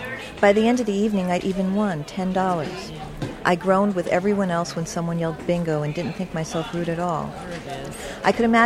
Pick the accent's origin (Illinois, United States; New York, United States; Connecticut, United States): Connecticut, United States; Wallingford; We, my mother and I, are in my hometown, Wallingford, Connecticut.